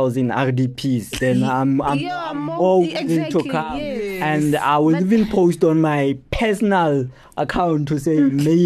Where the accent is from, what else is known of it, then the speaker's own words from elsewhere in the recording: Maluti-a-Phofung, Free State, South Africa; And I'm from Maluta Pofung.